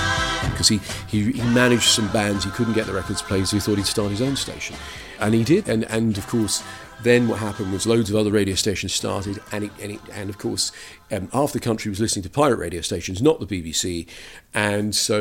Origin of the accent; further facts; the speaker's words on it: London, United Kingdom; So I grew up in North London.